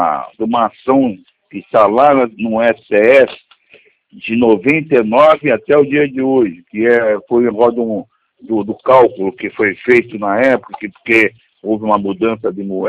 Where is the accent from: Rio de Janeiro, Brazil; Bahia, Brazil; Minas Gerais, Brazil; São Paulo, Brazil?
Rio de Janeiro, Brazil; eu sou do Rio de Janeiro.